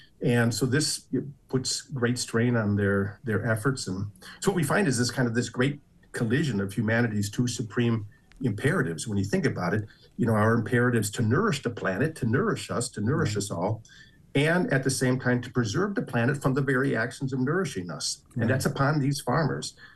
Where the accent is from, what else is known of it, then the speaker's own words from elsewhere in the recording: Illinois, United States; I grew up in Northern Illinois, maybe a decade earlier or two than you.